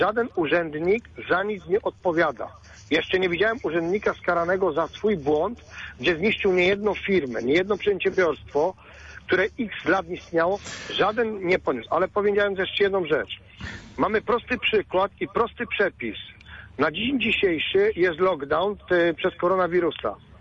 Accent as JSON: {"language": "Polish", "region": "Greater Poland Voivodeship", "country": "Poland", "said": "Nie jestem mieszkańcem Poznania, bo jestem wielkopolaninem, nie?"}